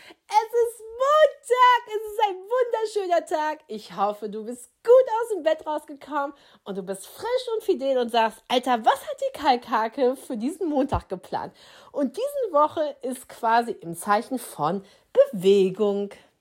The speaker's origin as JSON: {"language": "German", "region": "Schleswig-Holstein", "country": "Germany", "said": "Ich komme jetzt aus Dithmarschen. Ich weiß nicht, von wo ihr alles zuhört, diesen Podcast."}